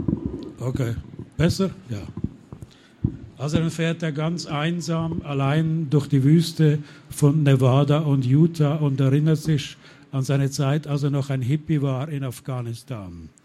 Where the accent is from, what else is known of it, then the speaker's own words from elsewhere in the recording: Basel, Basel-Stadt, Switzerland; accent: Swiss Standard German; ich komme aus Basel in der Schweiz und rede deswegen ein komisches Deutsch, so Schweizer Hochdeutsch.